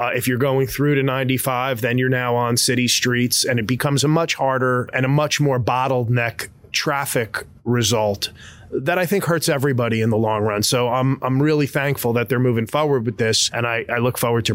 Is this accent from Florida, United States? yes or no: yes; Coral Springs, Florida, United States; You know, living in Parkland and growing up in South Florida and in Coral Springs, watching the Sawgrass get built was really a boom for the west side of the county.